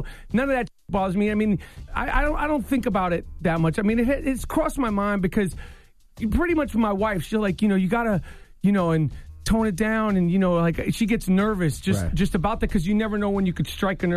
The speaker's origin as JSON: {"language": "English", "town": "Manhattan", "region": "New York", "country": "United States", "tie": "born or raised there", "said": "And growing up in New York, playing ball in the streets, and where I wound up playing, because I'm from Manhattan, but, you know, I was the best in my neighborhood."}